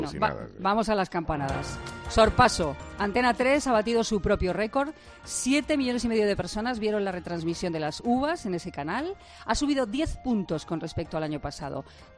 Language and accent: Spanish; Castilla-La Mancha, Spain; Yo, de todas formas, como manchegas